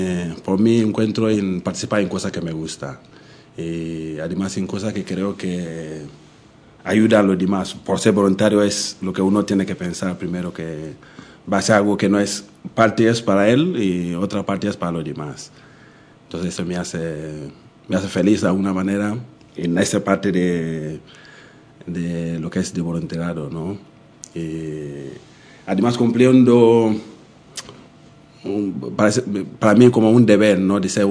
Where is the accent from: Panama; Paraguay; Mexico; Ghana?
Ghana; Spanish is a second language; now in Leganés, Spain; soy de Ghana y llevo a lo mejor 10 años viviendo aquí.